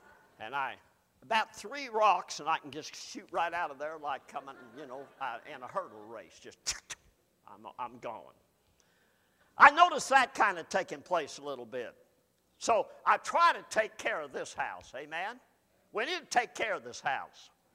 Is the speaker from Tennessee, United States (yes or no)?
no; Arkansas, United States; I'm from Arkansas, so that's what we call it.